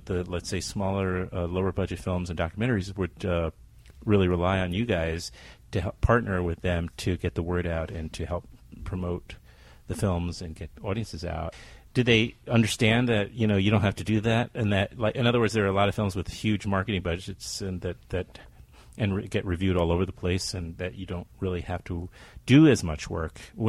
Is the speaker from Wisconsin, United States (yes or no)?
no; New York, United States; Well, growing up in New York, man, in the 70s, you know, this is what we did.